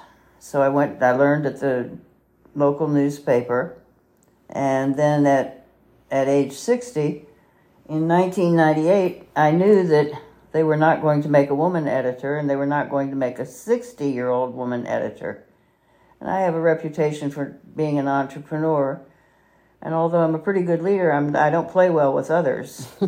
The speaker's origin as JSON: {"language": "English", "town": "Richmond", "region": "Virginia", "country": "United States", "tie": "born or raised there", "also_born_or_lived": "Kentucky / Wisconsin / Illinois", "said": "I was born in Kentucky, grew up in Richmond, Virginia, went to college at what is now JMU. Was married, and we moved to the Midwest. We lived in Wisconsin and Illinois for 31 years."}